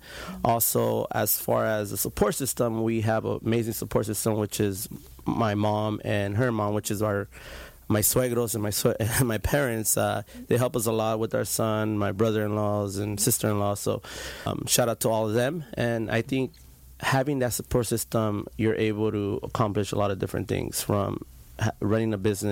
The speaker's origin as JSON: {"language": "English", "town": "Santa Ana", "region": "California", "country": "United States", "tie": "born or raised there", "said": "Grew up, born and raised in Santa Ana. Went to school throughout my years, Santa Ana School District, Roosevelt, Villa, and then graduated from Century as a Centurion."}